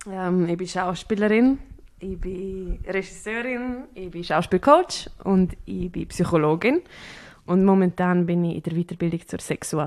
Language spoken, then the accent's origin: German; Switzerland; ich komme aus der Schweiz, oder? Und ich komme nicht aus einer Künstlerfamilie.